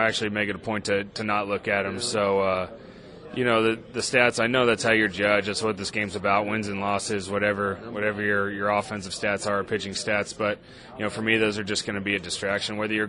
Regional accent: Houston, Texas, United States; Yeah, I mean, I grew up in Houston, Texas, so I lived there almost my entire life, and love playing baseball.

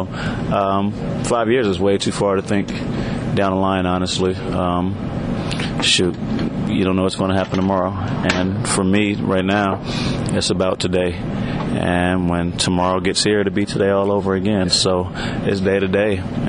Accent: California, United States; I'm from the Bay, and I don't make that up for discussion.

